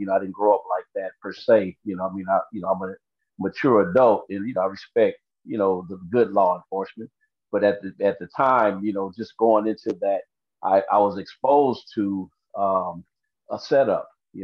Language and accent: English; Compton, California, United States; Yeah, I was born and raised in Compton. So, you know, through the Compton school systems, things like that. Went off to school in San Diego.